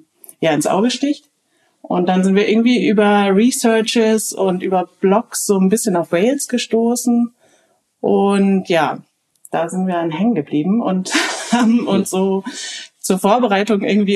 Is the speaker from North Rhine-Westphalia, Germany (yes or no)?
yes; North Rhine-Westphalia, Germany; also wir kommen aus Nordrhein-Westfalen, sind wir nach Frankreich gefahren erstmal